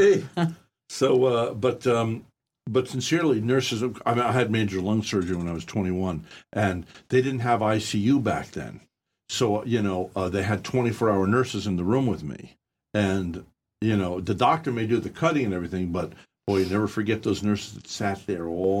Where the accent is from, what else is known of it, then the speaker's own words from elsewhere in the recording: Poughkeepsie, New York, United States; My nephew lives up there. I'm from Poughkeepsie over the border there.